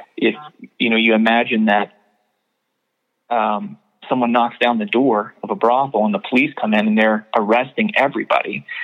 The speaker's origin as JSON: {"language": "English", "town": "Knoxville", "region": "Tennessee", "country": "United States", "tie": "born or raised there", "said": "I thought at one place I felt safe screening the documentary was in Knoxville, my hometown, because it's not, you know, I knew a lot of people there."}